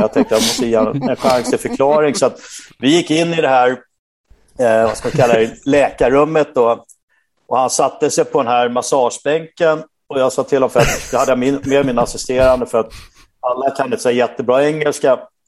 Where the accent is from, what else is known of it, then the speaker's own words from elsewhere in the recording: Sweden; och för mig som svensk fick man ha